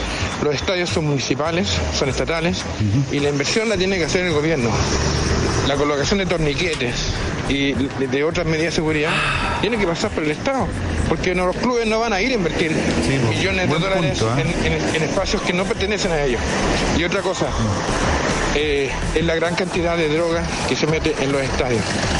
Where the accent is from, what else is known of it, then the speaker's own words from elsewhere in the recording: Puente Alto, Santiago Metropolitan Region, Chile; soy de Puente Alto.